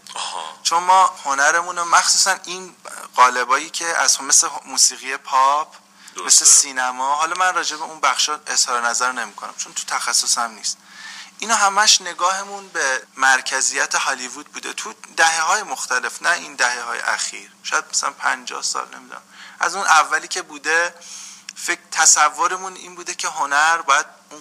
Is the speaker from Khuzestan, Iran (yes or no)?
no; Tehran, Tehran Province, Iran; ولی ما تو تهران، مثلا من تو خیابون جیهون درس خوندم، به دنیا اومدم، بزرگ شدم،